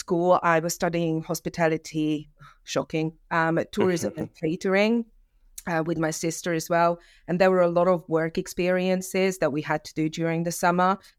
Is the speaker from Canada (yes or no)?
no; Hungary; English is a second language; now in United Kingdom; I'm from Hungary, as you can hear from the accent, but I've been working in the UK for the past 20 years.